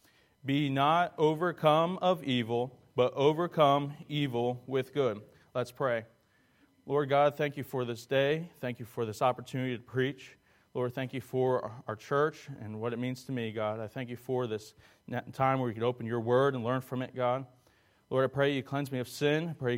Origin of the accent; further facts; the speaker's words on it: New Jersey, United States; also born or lived in Colorado Springs; I am from New Jersey. I was born in Colorado Springs.